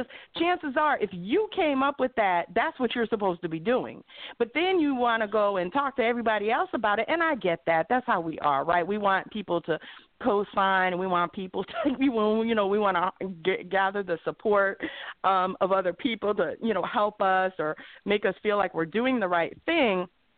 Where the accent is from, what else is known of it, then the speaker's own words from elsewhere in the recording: Chicago, Illinois, United States; also born or lived in Los Angeles / Phoenix / London; now in Dallas, United States; If I'm from Chicago and I've lived in LA and I've lived in Phoenix and I've lived in London, I've lived in all these other cities. Now I'm living in Dallas.